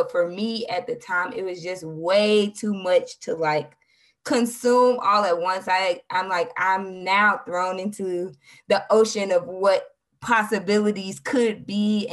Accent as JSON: {"language": "English", "town": "Huntsville", "region": "Alabama", "country": "United States", "said": "And I lived in Alabama. So I'm from Alabama, Huntsville."}